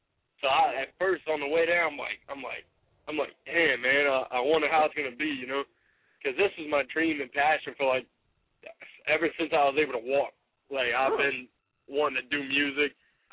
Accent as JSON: {"language": "English", "region": "Louisiana", "country": "United States", "lives_now": "New Jersey, United States", "said": "I'm from Louisiana, down south over there, you know, down over there where Fort Walton Beach, Florida. Got my boys from Racine, Louisiana, New Orleans. Basically the dirty south."}